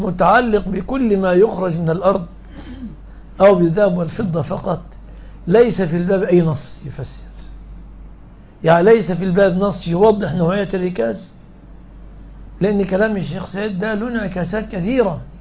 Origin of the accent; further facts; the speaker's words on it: Egypt; مش عندنا في مصر الإنسان